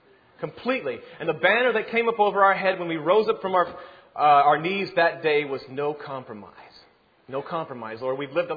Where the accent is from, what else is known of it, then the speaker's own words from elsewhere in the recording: Texas, United States; I was raised in Texas and never heard of that.